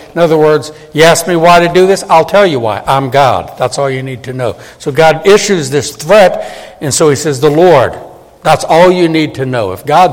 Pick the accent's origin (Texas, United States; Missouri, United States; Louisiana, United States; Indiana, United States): Louisiana, United States; New Orleans; I grew up in New Orleans, close to the Mississippi River.